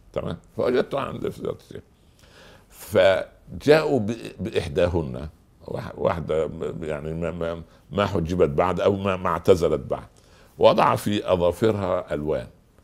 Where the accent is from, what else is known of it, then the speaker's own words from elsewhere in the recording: Egypt; ما يقولوا عندنا في مصر من جور السعيد يسعد.